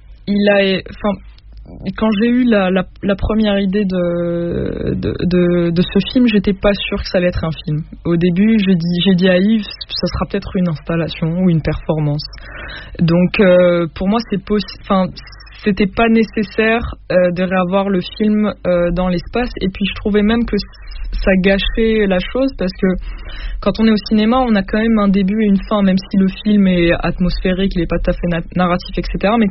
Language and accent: French; Morocco; c'est un film où on peut vraiment se projeter, en tout cas quand on vient du Maroc.